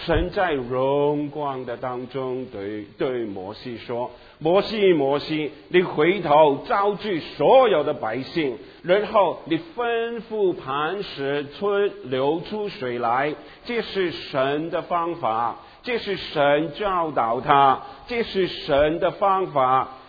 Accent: Guangdong, China; 有一两个人我们广东人说是我们的眼中钉啊，我不知道国语有没有这样讲

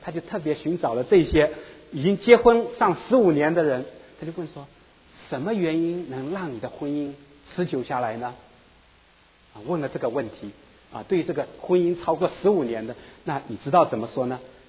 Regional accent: China; 我想我们从中国大陆出来的

